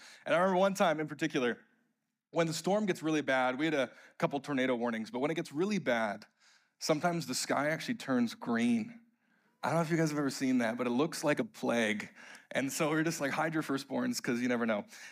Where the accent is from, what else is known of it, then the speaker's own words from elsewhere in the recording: Ontario, Canada; Growing up in Ontario, there are not a lot of things that I actually miss about the province.